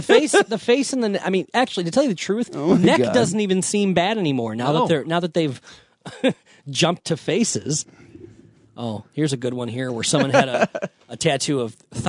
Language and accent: English; Detroit, Michigan, United States; and maybe it's because we're from Detroit that he's a, you know.